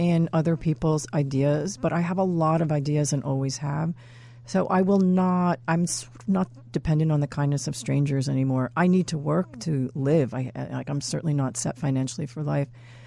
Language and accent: English; Long Island, New York, United States; I was from Long Island and not even northern, you know, southern Long Island.